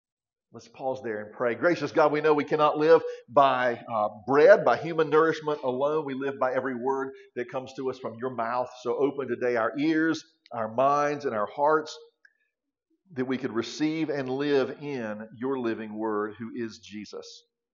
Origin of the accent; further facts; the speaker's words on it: Georgia, United States; a girl who had grown up there, in Taylor County, and I grew up in Taylor County